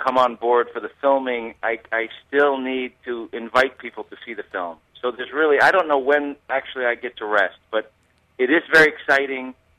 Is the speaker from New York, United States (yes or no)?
no; Boston, Massachusetts, United States; born there; I was born in Boston, and my family are mostly New Englanders, but I'm always wrestling with what it means to be a child of immigrants